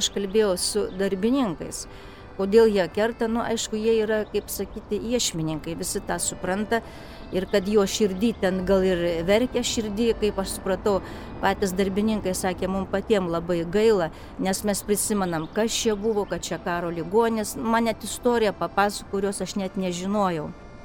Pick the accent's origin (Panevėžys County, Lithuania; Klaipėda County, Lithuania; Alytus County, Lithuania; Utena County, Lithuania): Klaipėda County, Lithuania; Klaipėda; also born or lived in Vilnius; aš gimiau Klaipėdoje ir mokyklą baigiau. Po to iškeliavau į Kauną, Vilnių, labai ilgai Vilniuje gyvenau ir grįžau čia, prieš kiek čia galima sakyti, nu gal jau 14 metų, kai aš pastoviai gyvenu.